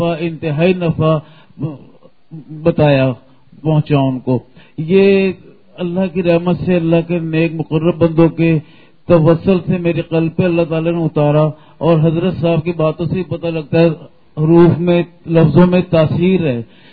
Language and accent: Urdu; Lahore, Punjab, Pakistan; جی السلام علیکم, میرا تعلق لاہور سے